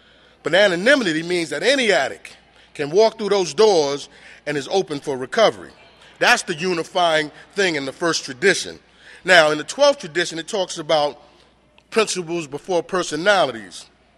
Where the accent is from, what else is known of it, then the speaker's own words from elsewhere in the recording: Raleigh, North Carolina, United States; And I'm just visiting from Raleigh, North Carolina.